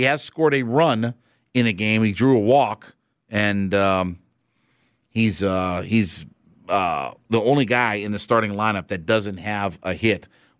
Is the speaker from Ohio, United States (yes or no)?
yes; Ohio, United States; I was a Penguins fan only because I'm from Northeast Ohio. We didn't have a professional hockey team.